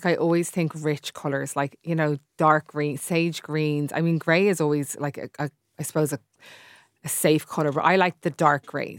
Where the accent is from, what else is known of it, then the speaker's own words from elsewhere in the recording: Ireland; we're Irish, like we're living in Ireland.